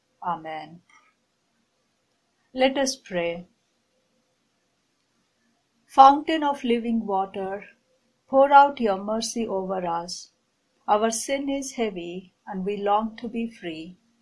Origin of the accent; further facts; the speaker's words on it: Delhi, India